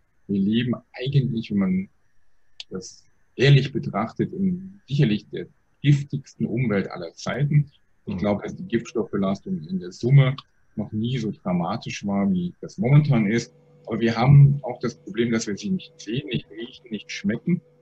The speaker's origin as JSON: {"language": "German", "town": "Munich", "region": "Bavaria", "country": "Germany", "said": "ich komme aus München"}